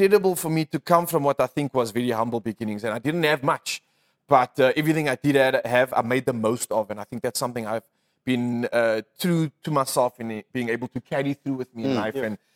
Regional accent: Cape Town, Western Cape, South Africa; I was brought up in Heathfield with my parents, but obviously most of the time that I did have spending with cousins and family was Bridgetown, Cape Town, that side of life.

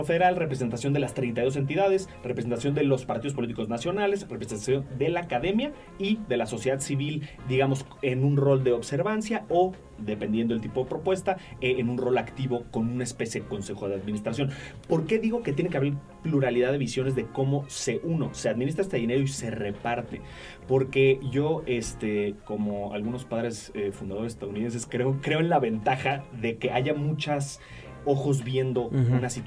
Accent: Mexico City, Mexico; yo soy de la Ciudad de México

